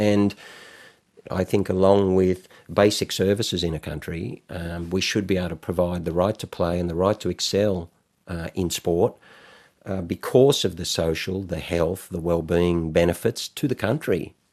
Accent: Lismore, New South Wales, Australia; I come from Lismore in country northern New South Wales, and, you know, not tremendous means.

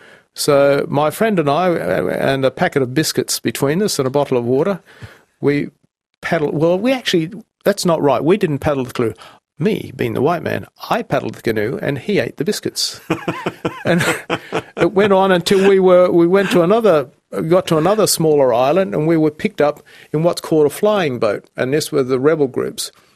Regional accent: Australia; No, I'm Australian.

